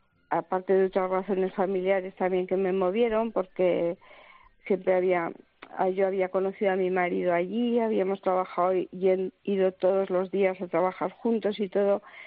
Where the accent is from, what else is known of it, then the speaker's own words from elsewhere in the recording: Bulbuente, Aragon, Spain; now in Zaragoza, Spain; Ay, yo soy de Zaragoza. Bueno, mejor dicho, vivo en Zaragoza, pero soy de un pueblo de la comarca del Campo de Borja que se llama Bulbuente.